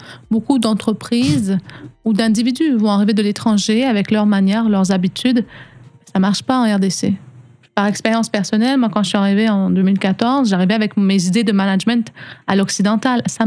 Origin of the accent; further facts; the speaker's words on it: Canada; accent: Canadian; si je vous parlais avec mon accent canadien, je suis pas sûre qu'on se comprendrait. J'ai changé mon accent pour qu'on puisse bien me comprendre.